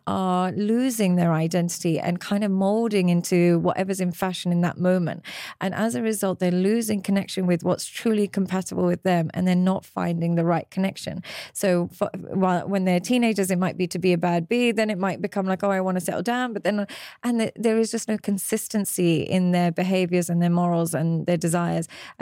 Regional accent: Pakistan; I'm Pakistani. I'm from a different culture and so on and so forth.

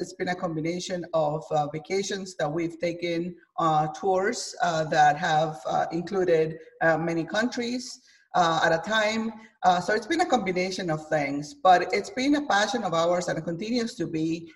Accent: Guatemala; I am from Guatemala, as you know.

